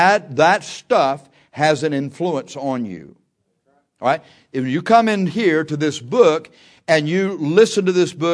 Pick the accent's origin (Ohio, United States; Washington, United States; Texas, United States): Texas, United States; And we said, "We're from Texas."